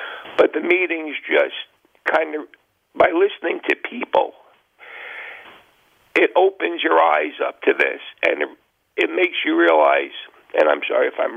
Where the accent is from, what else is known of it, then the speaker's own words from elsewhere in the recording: New York, United States; moved away; I'm from New York originally.